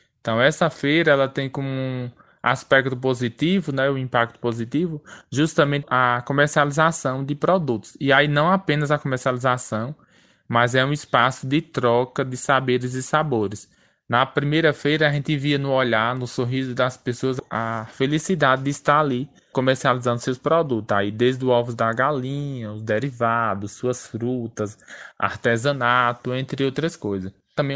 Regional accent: Campo Formoso, Bahia, Brazil; nós que somos agricultores, eu sou um dos do município de Campo Formoso

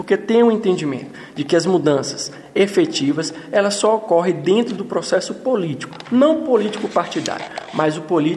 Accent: Campo Formoso, Bahia, Brazil; Sou natural aqui de Campo Formoso e isso, de certo modo, é uma representatividade de como a nossa chapa pretende atuar próximo ao interior do Estado.

